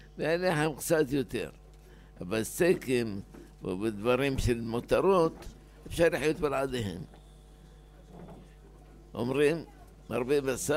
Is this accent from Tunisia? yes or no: yes; Tunisia; לוב, אלג'יר, מרוקו, טוניס. אני טוניסאי, אני מופיע בסוף.